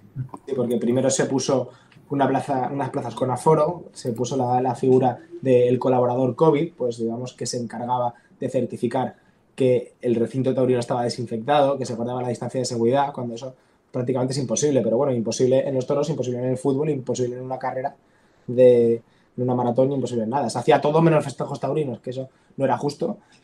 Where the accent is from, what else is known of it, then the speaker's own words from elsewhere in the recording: Paiporta, Valencian Community, Spain; como en Paiporta, en mi pueblo, me prohibieron los toros 4 años